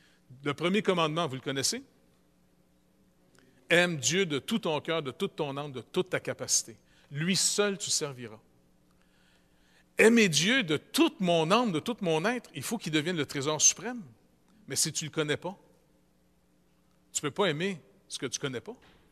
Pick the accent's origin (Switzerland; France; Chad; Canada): Canada; Quebec; Je sais que je suis Québécois